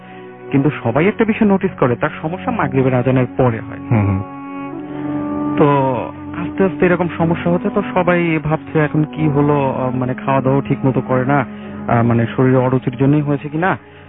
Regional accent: Pabna, Rajshahi Division, Bangladesh; now in Dhaka, Bangladesh; আসসালামু আলাইকুম। আমি এসেছি মধ্যপাড়া থেকে, আমার হোম টাউন পাবনা অষ্টমনির সাথে।

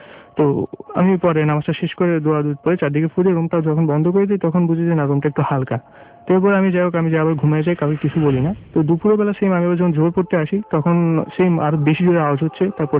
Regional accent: Mirpur, Dhaka Division, Bangladesh; আমি মিরপুর থেকে এসেছি।

